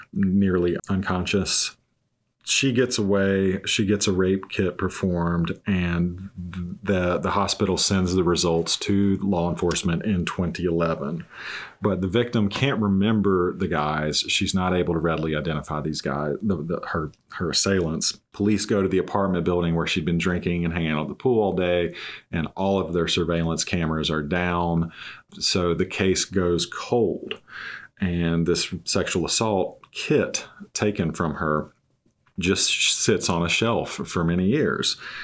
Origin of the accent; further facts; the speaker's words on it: Greenville, North Carolina, United States; It's actually from my hometown of Greenville.